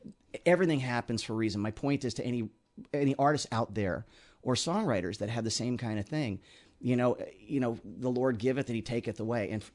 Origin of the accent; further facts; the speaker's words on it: California, United States; We grew up in Southern California.